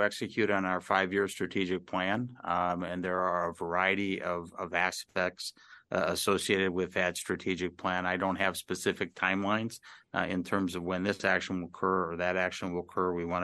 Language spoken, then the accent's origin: English; Wausau, Wisconsin, United States; I grew up outside of Wausau, and I appreciate it because I benefited from those extension services.